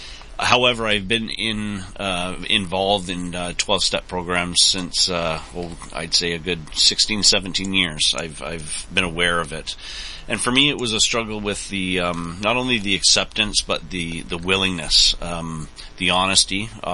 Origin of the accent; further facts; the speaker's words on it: Barrie, Ontario, Canada; I'm from the Barrie area